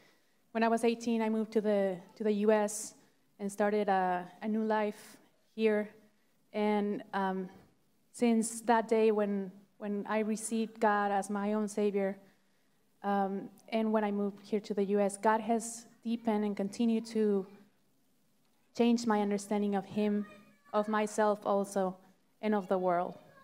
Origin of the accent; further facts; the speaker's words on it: Mexico; I grew up in Mexico in a family of 5 siblings. My parents raised us in the Christian faith.